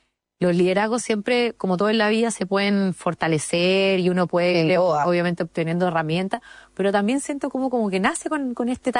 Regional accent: Antofagasta, Chile; yo soy antofagastina, es donde nací, me crié, vivo, etcétera. Bueno, yo siempre lo digo en realidad, vivo entre Antofagasta, Santiago y Valparaíso

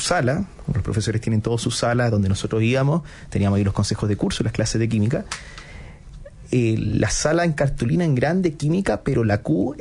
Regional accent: Quintero, Valparaíso, Chile; yo soy oriundo de Quintero, y está en un colegio católico, me siento muy orgulloso de mi colegio, lo quiero un montón, el colegio Don Orione de Quintero.

